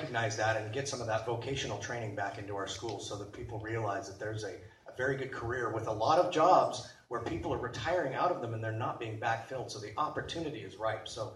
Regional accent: Elk Grove, California, United States; As I said before, I grew up in Elk Grove. I'm the third generation of my family to serve the Elk Grove community.

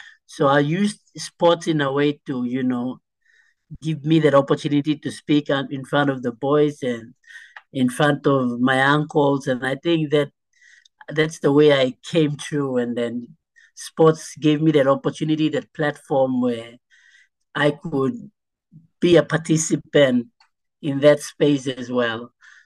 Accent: Solomon Islands; English is a second language; growing up in Henga province, it was like a more male-dominated place where I come from up in the islands.

